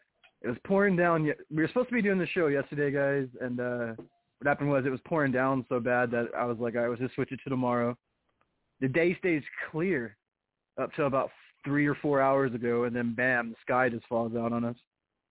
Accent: Arizona, United States; I mean, I didn't really grow

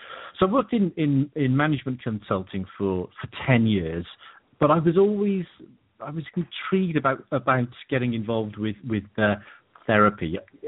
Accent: Cardiff, Wales, United Kingdom; I am a Welsh lad born in Cardiff, Wales, which is part of the UK, and raised there, lived very, I had a very happy childhood.

